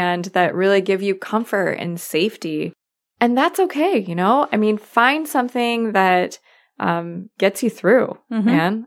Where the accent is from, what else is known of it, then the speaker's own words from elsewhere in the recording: Midwest, United States; They knew that I was from the Midwest